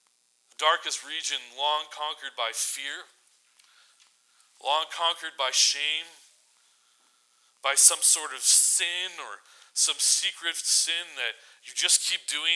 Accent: Surrey, British Columbia, Canada; when I tell people where I'm from, I usually tell them I'm from Vancouver. But the reality is I'm not from Vancouver, I'm from Surrey.

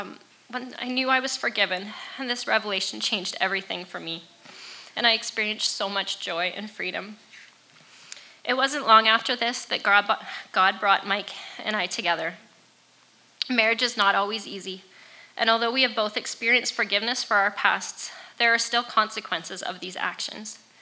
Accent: Three Hills, Alberta, Canada; I grew up in Three Hills. I was a good Prairie staff kid, K to 12 at Prairie

